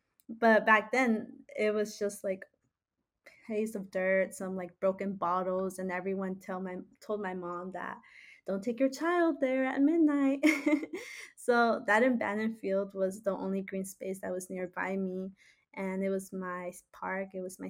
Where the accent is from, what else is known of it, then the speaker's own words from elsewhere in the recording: San Diego, California, United States; growing up in Logan Heights, which some of you may or may not know, is a low-income community in San Diego